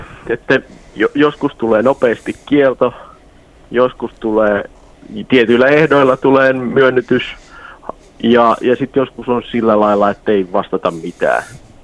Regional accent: Ostrobothnia, Finland; koska ollaan pohjalaisia

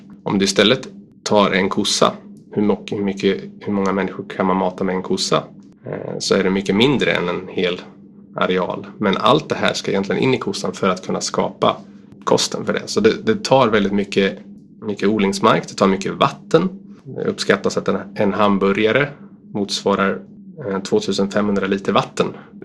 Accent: Sweden; Livsmedelsverket i Sverige, där jag kommer ifrån

